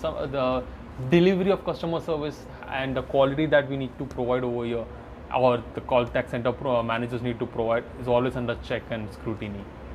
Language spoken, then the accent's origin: English; India; accent: Indian English; English is a second language; because I'm from India.